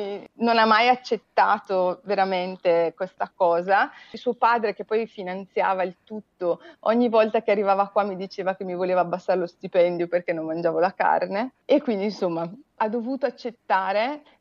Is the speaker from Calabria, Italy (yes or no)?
no; Brescia, Lombardy, Italy; now in Ticino, Switzerland; io sono di Brescia, ho vissuto gli ultimi 10 anni a Brescia, in un paese dove l'attività principale è l'allevamento di maiali.